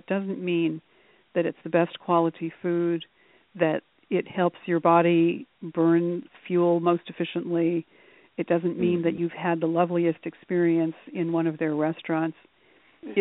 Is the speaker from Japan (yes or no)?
yes; Japan; I grew up in Japan, which was a very rich, wonderful experience. I went to a school with 40 nationalities represented by the student body.